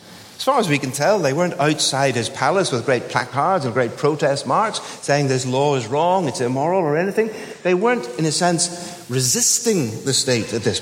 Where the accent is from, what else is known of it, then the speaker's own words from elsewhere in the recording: Belfast, Northern Ireland, United Kingdom; It probably wasn't like the Sunday school flannel graph that I was brought up on in the Sunday school in Belfast.